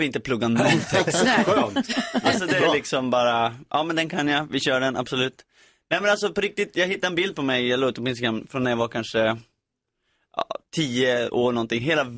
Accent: Ersmark, Västerbotten County, Sweden; när jag var liten och bodde i Ersmark

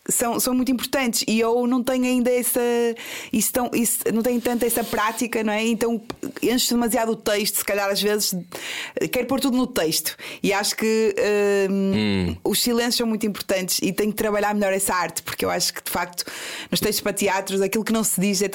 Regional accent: Porto, Norte, Portugal; Além de que sou tripeira, então tenho aquela coisa de me expressar às vezes também de forma muito, muito genuína, até pondo umas vírgulas de vernáculo no meio.

